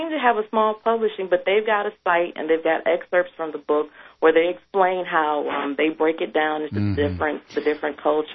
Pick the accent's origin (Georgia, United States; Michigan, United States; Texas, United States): Michigan, United States; Detroit; I am originally from Detroit, and you know what Detroit is like.